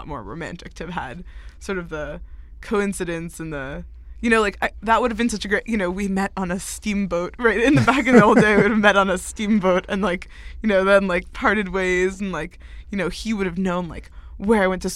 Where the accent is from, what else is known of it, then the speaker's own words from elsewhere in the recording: New York City, New York, United States; I'm from New York, like, I know how that goes.